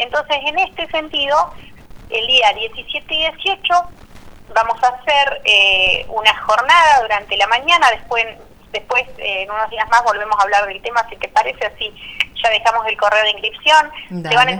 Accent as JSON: {"language": "Spanish", "town": "Chos Malal", "region": "Neuquén", "country": "Argentina", "said": "No, acá en Chosmalal, autoconvocados Chosmalal, somos solamente personas de Chosmalal."}